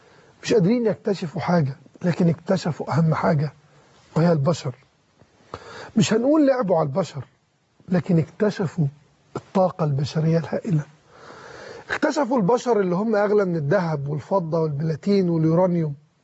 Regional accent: Egypt; نفسنا كمصريين

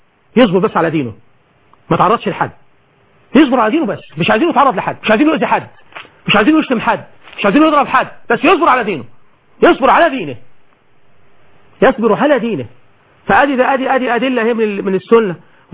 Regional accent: Suez, Suez Governorate, Egypt; كان عندنا في السويس كده يعني.

